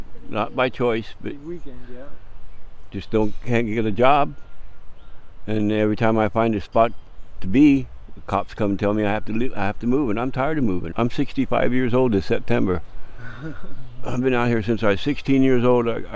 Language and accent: English; Oroville, California, United States; now in Chico, United States; I've been here in Chico for 9 years now. I'm from Oroville, but there's nothing to do in Oroville.